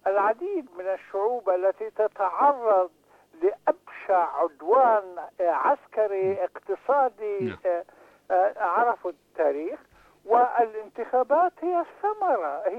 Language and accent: Arabic; Palestine; أنا فلسطيني